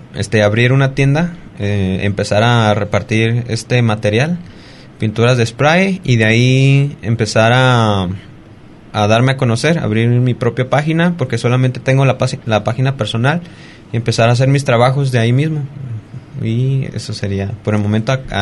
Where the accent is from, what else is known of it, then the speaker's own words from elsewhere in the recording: Tlaquepaque, Jalisco, Mexico; yo me siento muy orgulloso de donde vengo. Soy de Tlaquepaque, Guadalajara, y el lugar donde soy es un punto rojo, un punto peligroso en la zona metropolitana de Guadalajara